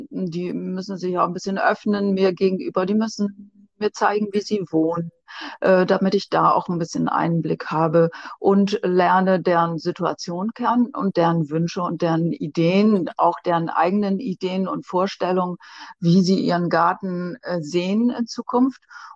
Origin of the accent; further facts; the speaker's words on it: Lower Saxony, Germany; Ich bin Gärtnerin, ich komme ja hier aus dem Ammerland.